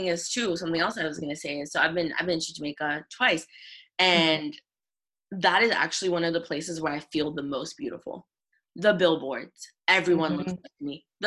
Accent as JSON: {"language": "English", "country": "Zimbabwe", "tie": "born or raised there", "said": "when I was growing up in Zimbabwe"}